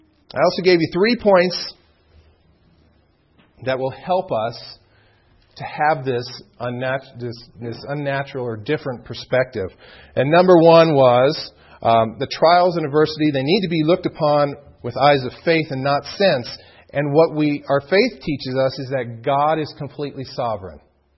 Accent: California, United States; I'm from Southern California.

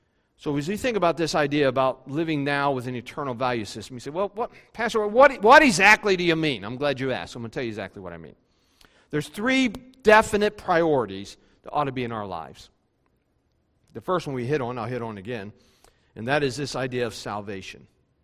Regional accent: West Virginia, United States; I'm from West Virginia. This is a true story.

